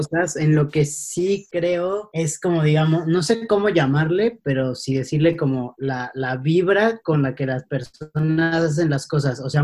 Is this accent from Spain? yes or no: no; Aguascalientes, Mexico; Yo crecí en Aguascalientes.